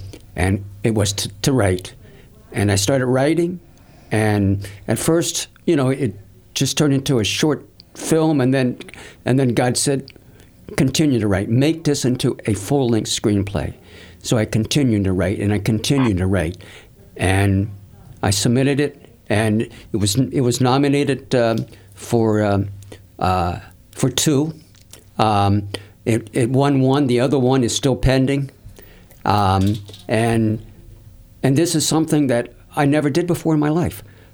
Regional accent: Ohio, United States; I was brought up in Ohio.

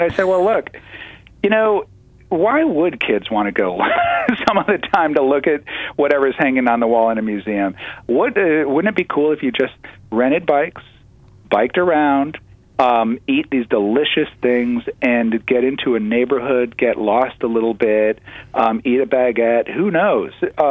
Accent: Toledo, Ohio, United States; and I grew up in Toledo, Ohio, I'm familiar with that region.

